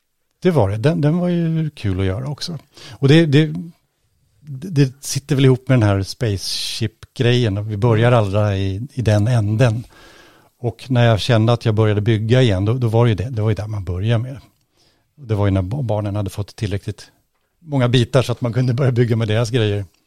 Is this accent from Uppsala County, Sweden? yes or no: yes; Uppsala, Uppsala County, Sweden; Men jag är uppvuxen i Uppsala.